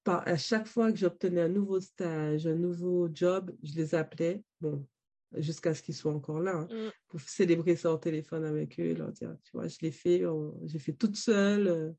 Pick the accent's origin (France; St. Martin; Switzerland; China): St. Martin; born there; je suis née à Saint-Martin, qui est une île qui est à côté de Saint-Barthélemy.